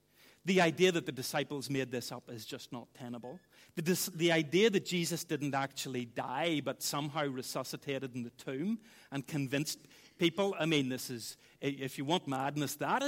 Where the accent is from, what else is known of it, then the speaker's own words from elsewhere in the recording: Ireland; I am from Ireland, so maybe you can let me away with it.